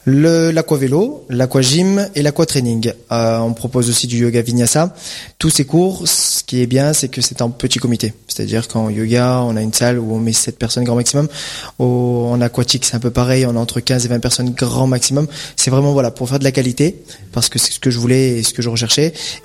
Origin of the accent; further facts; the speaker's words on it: Gap, Provence-Alpes-Côte d'Azur, France; born there; moi je suis né à Gap, du coup.